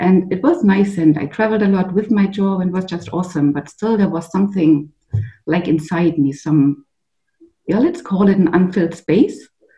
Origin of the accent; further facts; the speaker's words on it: Stuttgart, Baden-Württemberg, Germany; English is a second language; Yeah, I come originally from Stuttgart